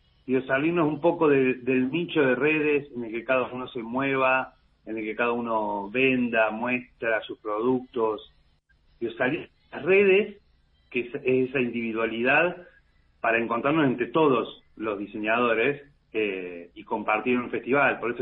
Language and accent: Spanish; Córdoba, Argentina; now in Comodoro Rivadavia, Argentina; Yo me vine a vivir desde Córdoba hace 4 años acá, a Comodoro.